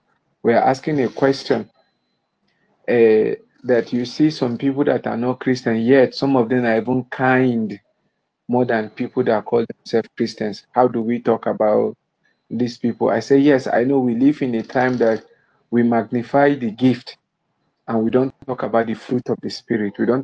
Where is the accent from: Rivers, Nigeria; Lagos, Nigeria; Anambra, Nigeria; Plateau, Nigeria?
Plateau, Nigeria; Jos; from Jos.